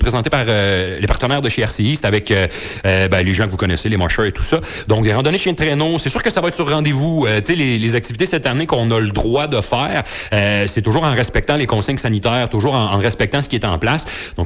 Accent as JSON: {"language": "French", "region": "Quebec", "country": "Canada", "said": "Moi, je viens de l'Abitibi, puis dans le coin de Val-d'Or, ils font ça"}